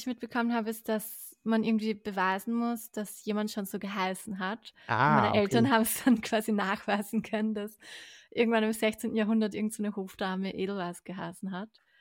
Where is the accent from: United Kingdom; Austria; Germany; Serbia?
United Kingdom; first language English; German is a second language; Also ich bin halb Britin, deswegen ist es quasi so meine Muttersprache Englisch.